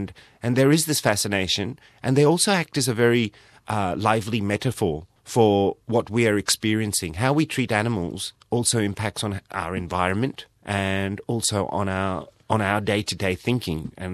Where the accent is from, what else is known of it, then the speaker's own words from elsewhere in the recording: India; As a child growing up in India, I remember being told stories about snakes and elephants and tigers.